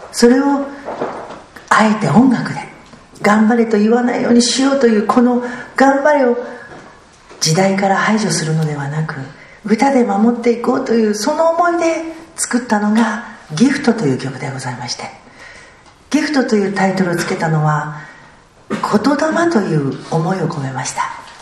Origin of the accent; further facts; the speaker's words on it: Saitama, Japan; 私は埼玉市出身でございます。旧与野市でございまして